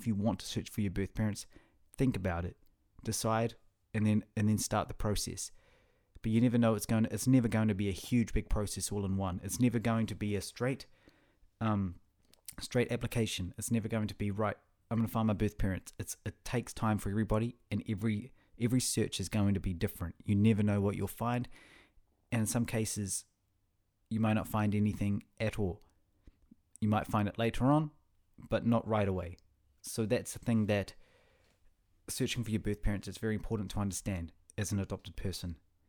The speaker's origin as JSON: {"language": "English", "country": "New Zealand", "tie": "born or raised there", "said": "I grew up in New Zealand, so a lot of it was just English. There was no Russian, you know, around. I wasn't exposed to the language."}